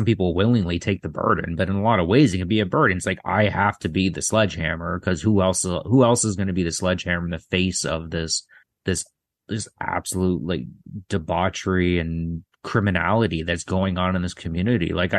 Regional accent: Toronto, Ontario, Canada; Like I grew up in Toronto, so I didn't grow up in a place like Detroit or anything like that, right?

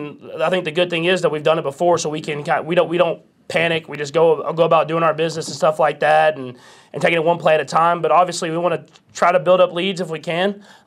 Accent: Texas, United States; now in Kansas City, United States; I'm a Texan and a Kansas Cityan for sure. I mean, I'm building a house here.

